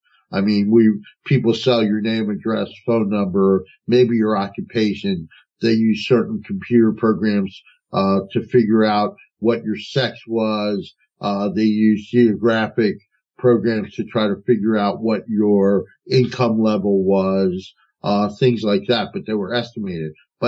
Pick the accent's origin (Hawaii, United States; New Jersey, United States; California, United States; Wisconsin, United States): New Jersey, United States; And, you know, I'm not only from North New Jersey, but I've been in politics for 40 years.